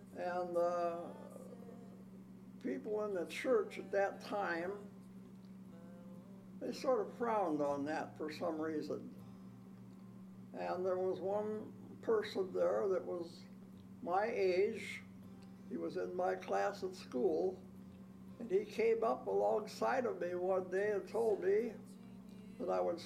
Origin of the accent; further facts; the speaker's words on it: Moline, Illinois, United States; born there; I was born in Moline.